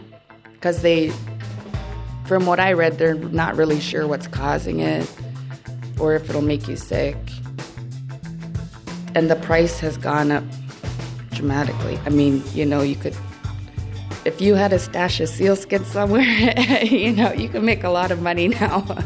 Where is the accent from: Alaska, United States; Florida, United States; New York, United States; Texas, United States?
Alaska, United States; Unalakleet; I'm from Unalakleet.